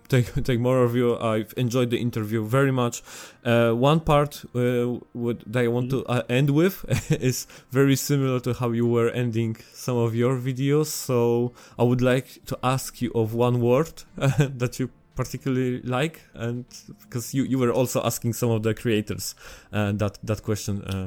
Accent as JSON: {"language": "English", "country": "Poland", "accent": "Polish", "second_language": "English", "said": "No, if they can cope with my Polish accent, they can cope with your French accent."}